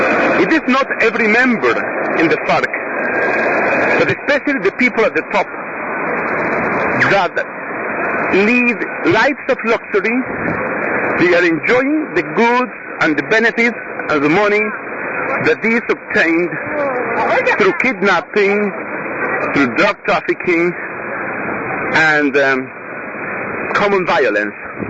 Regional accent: Colombia; now in Dublin, Ireland; I am a priest from Colombia, and well, I'm studying here in Dublin.

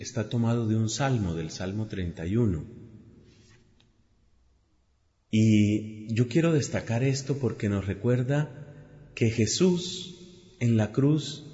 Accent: Colombia; en mi país, en Colombia, es muy frecuente para Semana Santa

